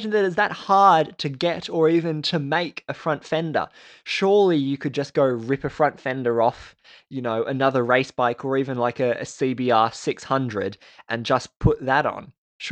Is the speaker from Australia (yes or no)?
yes; Australia; not only as an Australian